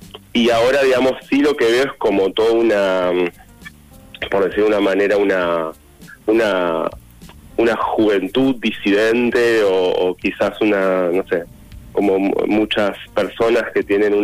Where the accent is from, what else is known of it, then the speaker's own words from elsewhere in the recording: Santa Rosa, La Pampa, Argentina; moved away as an adult; Sí, soy de Santa Rosa, La Pampa, me fui de Santa Rosa a los 18 años, tengo 43, así que hace como 20 y pico de años. Sí, de La Pampa, acá.